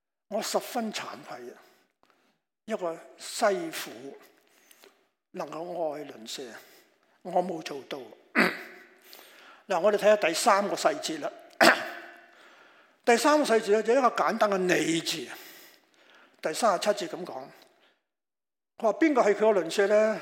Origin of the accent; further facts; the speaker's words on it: China; 我必須要提一提我哋中國人成日請人食飯嗰個習慣啊